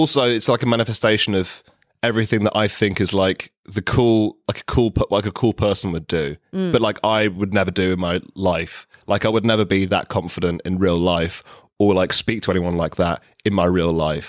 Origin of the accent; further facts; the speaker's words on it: London, United Kingdom; So I grew up in South London. So I've been to Indonesia like a lot of times, but I wouldn't say enough to be like an Indonesian, I would say. I identify as someone from the UK.